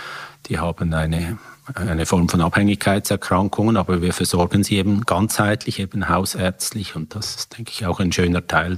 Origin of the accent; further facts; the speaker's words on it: Thalwil, Zurich, Switzerland; Ich bin in Thalwil aufgewachsen, war noch immer wieder in Zürich und bin auch in Zürich zur Schule gegangen.